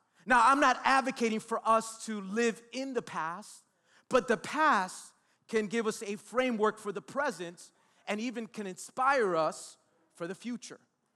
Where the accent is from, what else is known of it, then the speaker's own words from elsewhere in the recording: Miami, Florida, United States; You know, being that I was born and raised in Miami, I've been a Miami Heat fan since I was a little boy